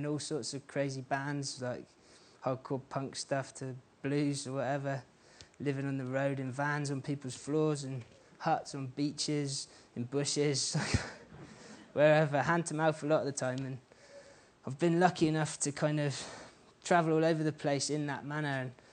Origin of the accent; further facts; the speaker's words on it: South West England, United Kingdom; when I was growing up in West Cornwall, you know.